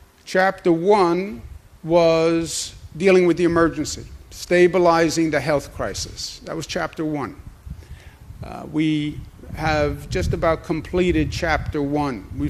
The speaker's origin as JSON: {"language": "English", "region": "New York", "country": "United States", "said": "I'm not just saying that as a New Yorker."}